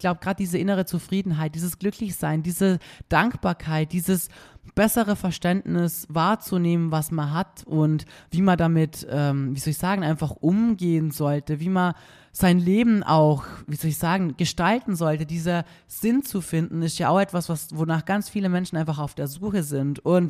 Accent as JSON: {"language": "German", "country": "Austria", "said": "also es gibt einen Unterschied zwischen einem Spital, das heißt bei uns in Österreich, wie hat es geheißen bei euch in Deutschland?"}